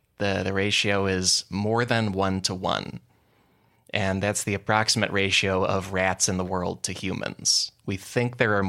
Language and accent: English; Illinois, United States; because I'm from the Chicago suburbs and really didn't see them.